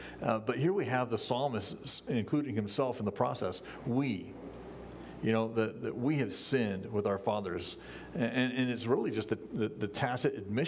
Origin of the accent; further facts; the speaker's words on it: United States; I am an American. I'm a U.S. citizen.